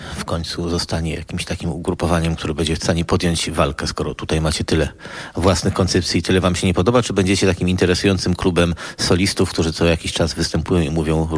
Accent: Warsaw, Masovian Voivodeship, Poland; To ja jako warszawiak

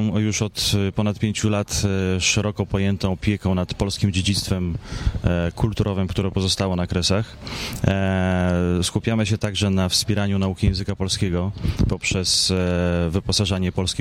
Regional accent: Lviv, Lviv Oblast, Ukraine; moved away as an adult; now in Poland; urodziłem się w Lwowie, skończyłem polską szkołę, wyjechałem.

